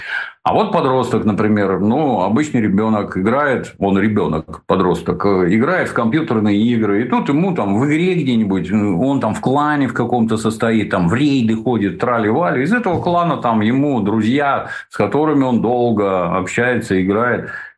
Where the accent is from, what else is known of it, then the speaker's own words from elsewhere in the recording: Georgia; Тут мы, грузин, очень сильно поддерживаем.